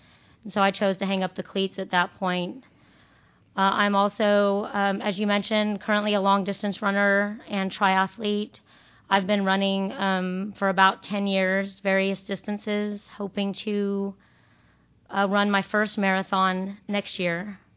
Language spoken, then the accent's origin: English; San Antonio, Texas, United States; well, I am from San Antonio, Texas originally. I grew up there, went to schooling there, high school.